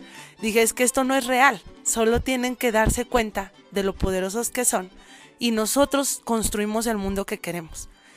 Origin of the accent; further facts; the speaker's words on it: Mexico; vivo en Tequisquiac, ese es un pueblito en México. Soy originaria de este mundo del Anáhuac, pero también digo que soy hija de la Pachamama.